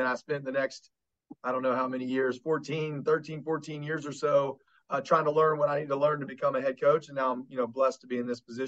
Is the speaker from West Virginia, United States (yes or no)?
yes; West Virginia, United States; And this is my hometown, so I grew up here. And there's so many people connected to West Virginia State in the Kanawha Valley, which is, like I said, my hometown, my area.